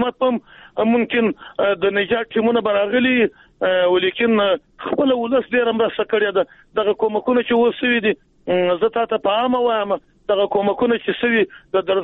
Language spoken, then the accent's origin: Pashto; Jowzjan, Afghanistan